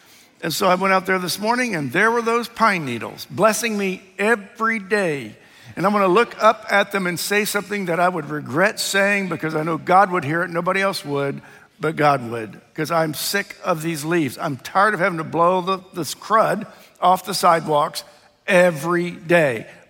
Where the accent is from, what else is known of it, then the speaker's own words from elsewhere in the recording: Ohio, United States; I grew up in Ohio and went to school in Indiana